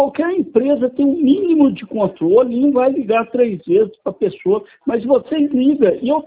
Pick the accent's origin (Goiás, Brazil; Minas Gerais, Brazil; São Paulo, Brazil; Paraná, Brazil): Goiás, Brazil; Bela Vista de Goiás; born there; Sou de Goiás, eu nasci